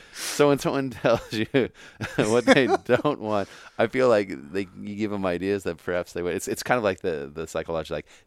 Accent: Pacifica, California, United States; I never forget when I was the parishioner growing up in Pacifica.

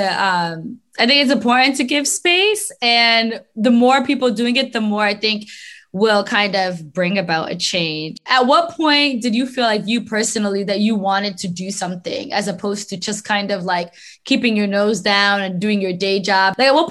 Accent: Connecticut, United States; I grew up in Connecticut, so...

